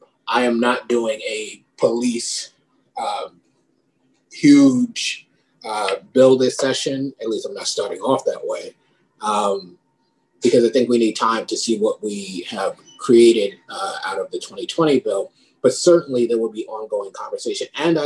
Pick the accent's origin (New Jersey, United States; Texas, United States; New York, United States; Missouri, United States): New York, United States; Bronx; And when I was a kid, I grew up in the Bronx and had to run away from police.